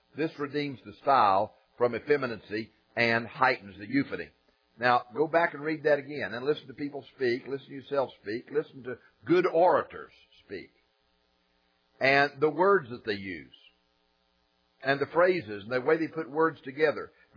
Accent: Georgia, United States; you came all the way across the Atlantic to hear a soft Scottish brogue, and you wound up hearing a North Georgia preacher.

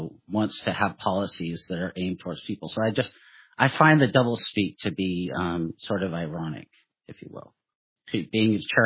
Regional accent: Seattle, Washington, United States; growing up in Seattle, I saw this pretty much head on

